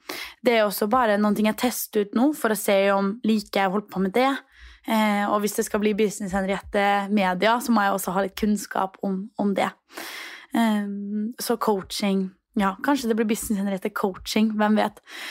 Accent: Trondheim, Trøndelag, Norway; Når jeg var hjemme I Trondheim, så var jeg inne på en butikk.

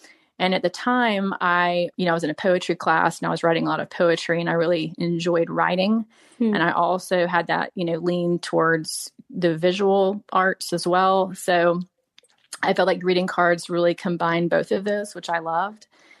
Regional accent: Charleston, South Carolina, United States; And even looking back, like even growing up in Charleston, you know, like so much of that influenced the artist that I am

